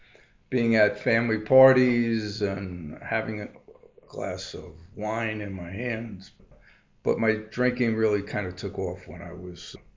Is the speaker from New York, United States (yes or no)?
yes; Inwood, New York, United States; also born or lived in Far Rockaway; So I was born in St. Joseph's Hospital in Far Rockaway. Grew up in Inwood, Long Island, and had a good childhood.